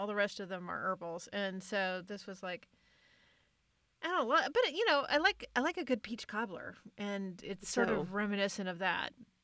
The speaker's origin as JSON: {"language": "English", "region": "South Dakota", "country": "United States", "said": "and I'm originally from South Dakota, so I'm familiar with the cornfields in the backyard."}